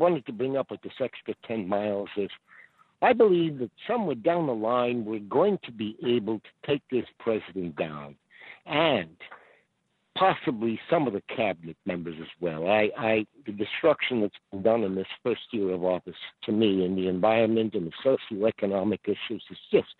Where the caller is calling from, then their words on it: U.S. Virgin Islands; I'm calling from the Virgin Islands.